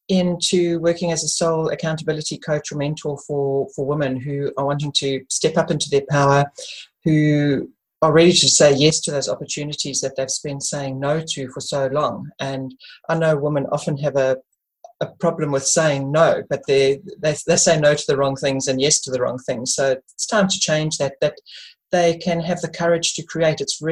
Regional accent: South Africa; I grew up in South Africa

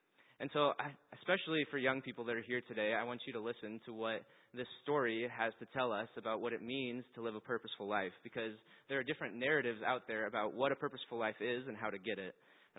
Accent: Kansas, United States; So I'm from Kansas, and I didn't grow up thinking about vineyards.

